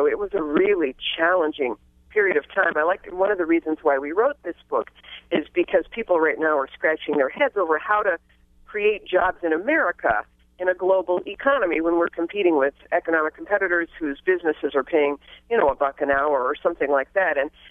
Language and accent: English; California, United States; also born or lived in Canada; now in Michigan, United States; But I'm not from Michigan originally. I was born in Canada and was raised in California, and so I met my husband at law school, and I married Michigan, married the Midwest, and love it dearly.